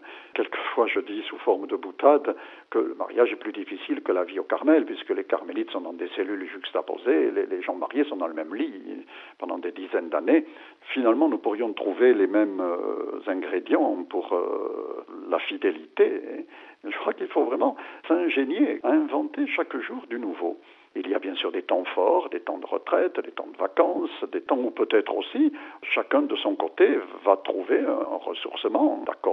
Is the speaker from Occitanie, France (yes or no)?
yes; Lourdes, Occitanie, France; Je viens de Lourdes